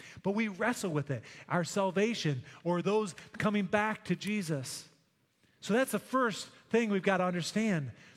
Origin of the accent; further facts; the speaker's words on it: United States; I'm an American. Go USA.